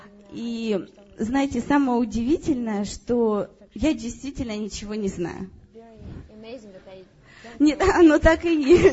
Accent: Kalmykia, Russia; я из Калмыкии сама

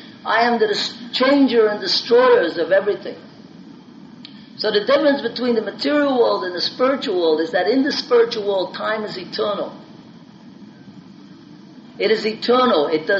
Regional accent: Ireland; born there; I'm born in Ireland, I grow up as an Irish person.

